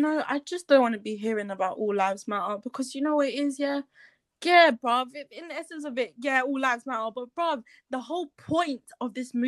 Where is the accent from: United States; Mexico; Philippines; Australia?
Philippines; I'm Filipino, yeah. I'm going to speak from my aspect of being Filipino and growing up with Filipino values and whatnot, yeah.